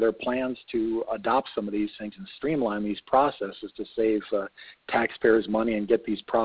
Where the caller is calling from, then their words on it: Arlington, Texas, United States; I'm calling from Arlington, Texas, and I have a company, EcoStraight.